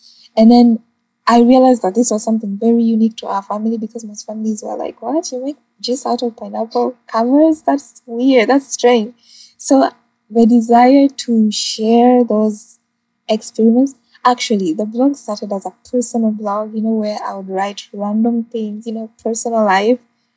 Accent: Uganda; So growing up in Uganda, where do I start?

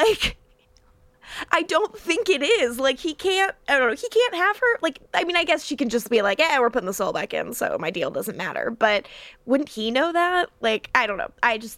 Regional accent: Arizona, United States; I'm from Arizona.

